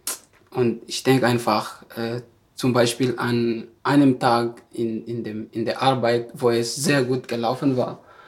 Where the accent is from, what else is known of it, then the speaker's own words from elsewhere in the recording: Madagascar; now in Germany; also ich komme aus Madagaskar